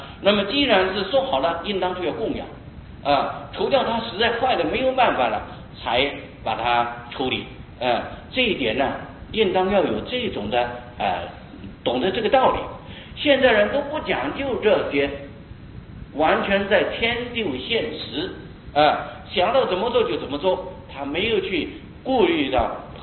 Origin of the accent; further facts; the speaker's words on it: Taiwan; 我们台湾人就是喜欢受大佛啊，那么就是大殿大了，他的佛像就要收得很大